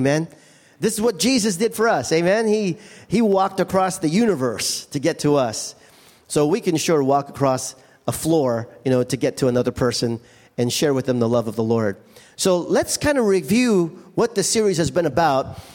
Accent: Hawaii, United States; So how many of us growing up in Hawaii, we're surrounded by the Pacific Ocean, so you like to fish.

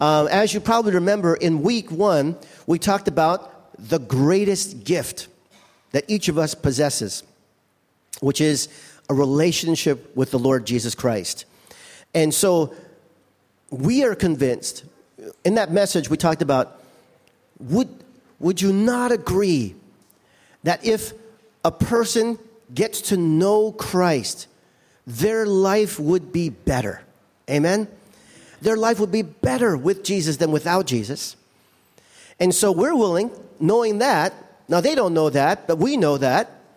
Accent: Hawaii, United States; So how many of us growing up in Hawaii, we're surrounded by the Pacific Ocean, so you like to fish.

